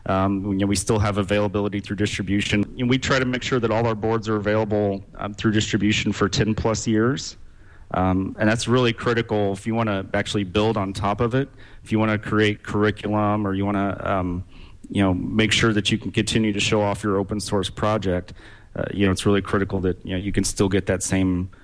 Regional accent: Texas, United States; moved away as an adult; now in Michigan, United States; You know, I grew up in Texas. I worked there, and I moved to Michigan just a few years back.

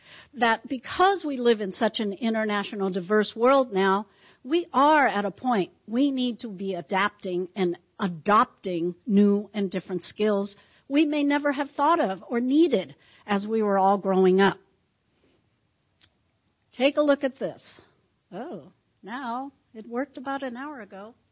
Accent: San Francisco, California, United States; So actually, as you know, I am Chinese American. Born and raised in San Francisco

